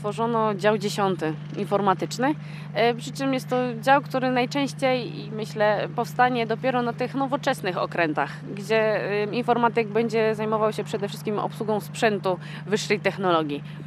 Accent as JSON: {"language": "Polish", "town": "Wadowice", "region": "Lesser Poland", "country": "Poland", "said": "Jestem z Wadowic."}